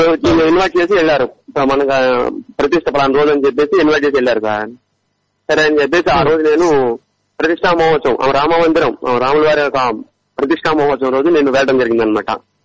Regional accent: Chenghiz Khan Peta, Andhra Pradesh, India; Actual first Singanna సాని పేట మా ఊరు పేరు. సింగన్న సాని, ఈ కొండవీళ్ళు రెడ్డి రాజులు పరిపాలించే కాలంలో మా ఊరు పేరు సింగన్న సానిపేట అండి.

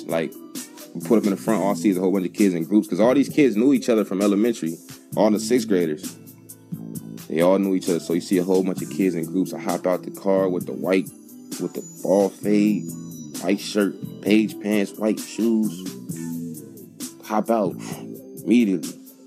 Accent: California, United States; Cause I talk proper, I'm from California, so it was weird to them. You know what I'm saying? I talk super proper. Why you talk like that, boy? I said, I'm not from here.

